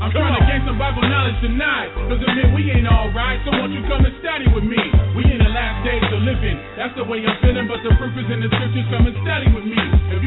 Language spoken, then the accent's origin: English; Tacoma, Washington, United States; I'm from Tacoma and always seeking the fellowship